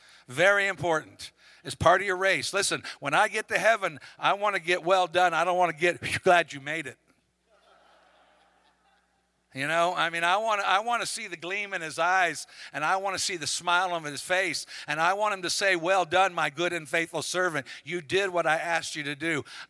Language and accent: English; Haiti; now in Florida, United States; I said, I'm from Florida. I didn't tell her Haiti. I didn't even get into that part of the story.